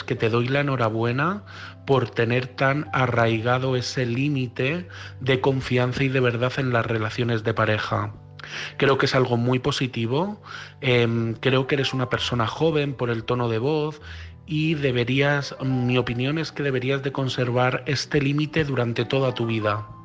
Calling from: Madrid, Community of Madrid, Spain; de Madrid

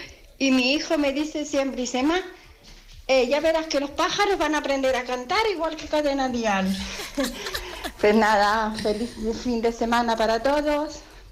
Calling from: Tenerife, Canary Islands, Spain; de Tenerife. Y siempre os oigo desde por la mañana hasta por la noche.

